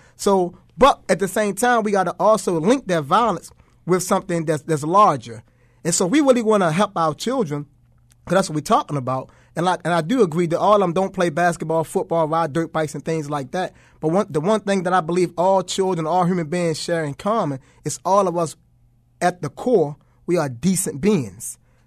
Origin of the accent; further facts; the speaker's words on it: Baltimore, Maryland, United States; I come from Park Heights, and I've done all the things that these young guys are doing.